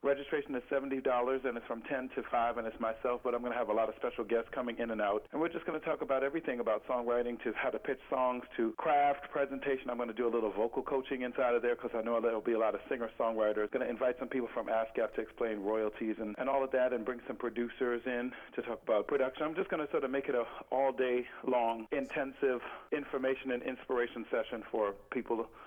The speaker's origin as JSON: {"language": "English", "town": "Teaneck", "region": "New Jersey", "country": "United States", "said": "my Jersey homegirl, because I'm from Teaneck"}